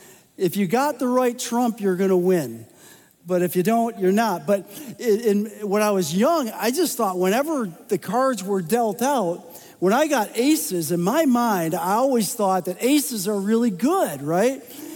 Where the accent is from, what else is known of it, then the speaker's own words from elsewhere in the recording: Rochester, New York, United States; I grew up in Rochester, New York, and if anybody's ever been up there before, it's cold, folks.